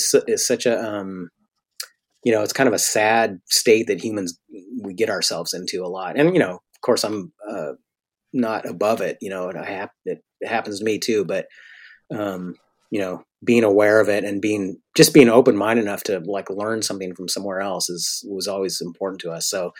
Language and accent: English; Eureka, United States; Well, I think a lot of that just comes from growing up in Eureka, you know.